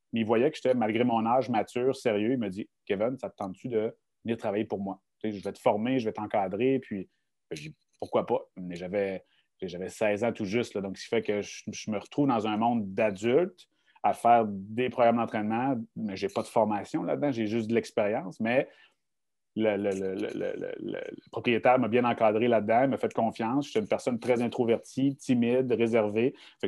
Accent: Baie-Comeau, Quebec, Canada; je suis natif de la Côte-Nord, donc Baie-Comeau, donc j'étais plus loin

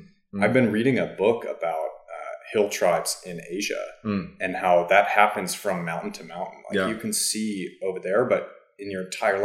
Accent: Chicago, Illinois, United States; I grew up in Chicago where, like, if you try to drive like this in September to May, you're just going to kill yourself.

